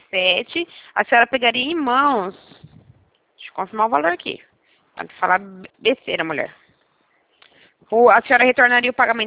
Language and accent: Portuguese; São Paulo, Brazil; Eu sou de São Paulo.